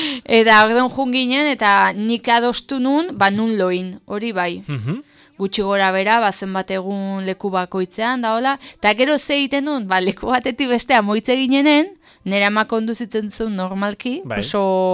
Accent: San Sebastián, Basque Country, Spain; eta Donostitik nator

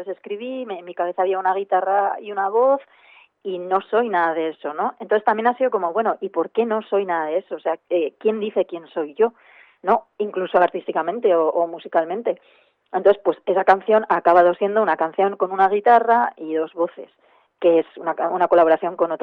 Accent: Cascante, Navarre, Spain; Pues yo soy vasca de Cascante, que es un pueblo de la Ribera Navarra

